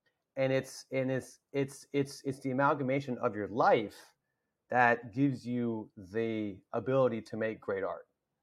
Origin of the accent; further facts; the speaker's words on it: the South, United States; I used to wear a turban. I grew up in the South.